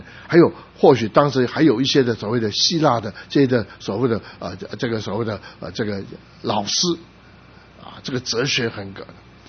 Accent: Guangdong, China; 因为我是广东人

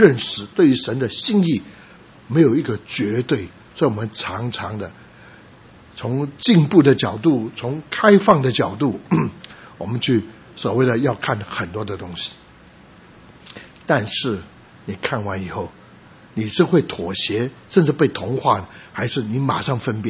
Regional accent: Shunde, Guangdong, China; 还有广东一个特别，我们这个顺德人，我们也喜欢叫豆豉

